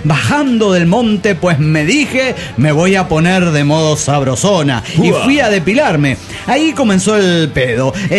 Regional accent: Granollers, Catalonia, Spain; de Vigas, Barcelona.

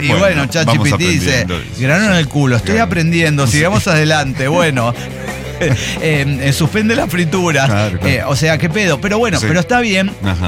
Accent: Mexico; Que soy mexicana

